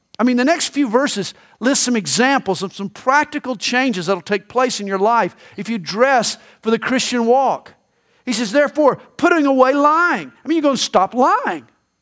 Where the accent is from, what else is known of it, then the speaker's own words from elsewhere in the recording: the South, United States; accent: Southern; it doesn't take long for my audience to identify me as a Southerner. And why? Well, I've got a Southern accent.